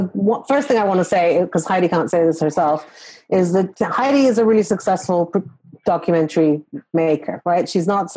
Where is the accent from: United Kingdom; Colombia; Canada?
United Kingdom; England; also born or lived in Iran; now in United States; I'm a multi immigrant, right? I'm from Iran. I grew up in England. Now I live in the United States.